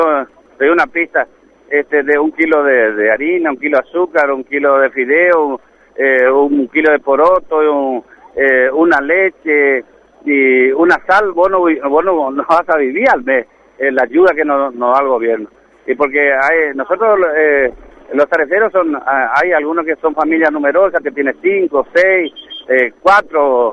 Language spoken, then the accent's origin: Spanish; Montecarlo, Misiones, Argentina; lo que vinimos de Misiones, de Monte Carlo Misiones, somos 50